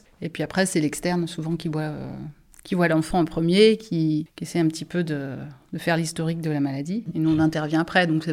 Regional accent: Angers, Pays de la Loire, France; moved away as an adult; Donc moi, je suis née à Angers. J'ai grandi à Angers jusque quand j'ai eu mon bac, en fait, je suis partie faire mes études à Paris

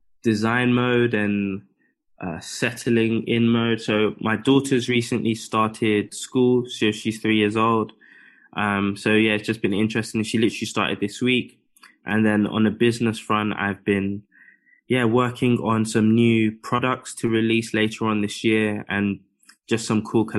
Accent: United Kingdom; myself growing up in the UK, when I was 11, I got a scholarship to go to a boarding school in the Midlands.

